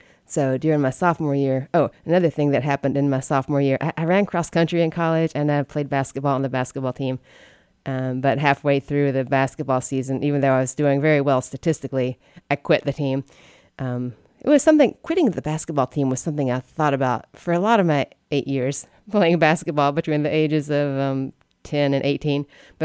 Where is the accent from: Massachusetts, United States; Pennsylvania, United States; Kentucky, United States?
Kentucky, United States; also born or lived in Tennessee; Born and raised in Eastern Kentucky, Northeast Tennessee, and went to college in Southwest Virginia for a couple years, all the same region.